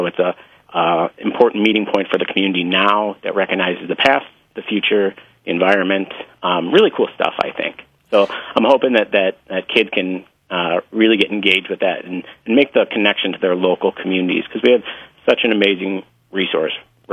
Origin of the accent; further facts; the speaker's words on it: Dunkirk, New York, United States; moved away; when I was growing up in Dunkirk, going to the Point and Wright Park, it was right there.